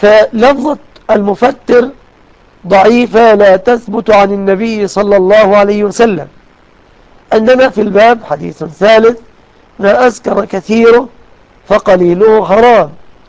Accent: Egypt; فعل ذلك مضطر في بلادنا مصر

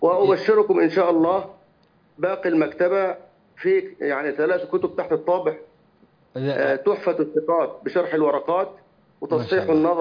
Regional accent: Egypt; درست أكثرها في عندنا في مصر في مجمع الفرقان

